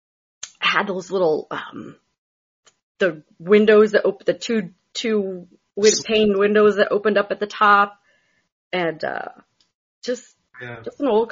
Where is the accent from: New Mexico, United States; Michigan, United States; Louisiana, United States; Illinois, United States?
Michigan, United States; born there; Like, yeah, we lived on 50 acres when I was born in Michigan.